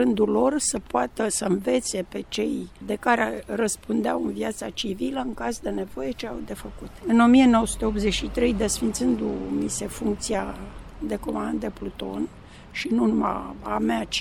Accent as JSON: {"language": "Romanian", "town": "Pitești", "region": "Argeș", "country": "Romania", "tie": "born or raised there", "also_born_or_lived": "Târgoviște"}